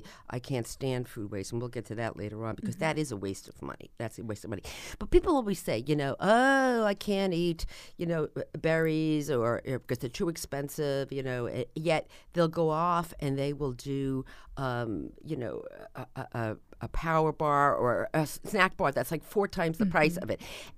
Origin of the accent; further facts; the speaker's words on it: New Jersey, United States; I mean, I'm from New Jersey, and I can calculate 20% off before I can speak English.